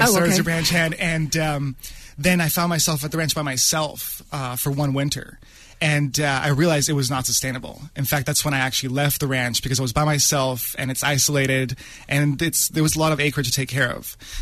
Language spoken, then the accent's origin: English; Florence, Tuscany, Italy; moved away as an adult; now in United States; So I was born and raised in Florence, Italy.